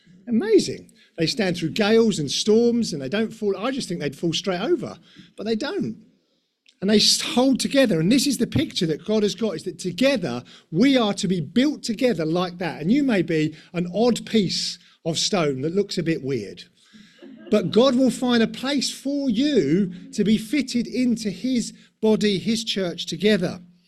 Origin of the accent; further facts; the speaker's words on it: London, United Kingdom; We're from London and everything's done with cement in London.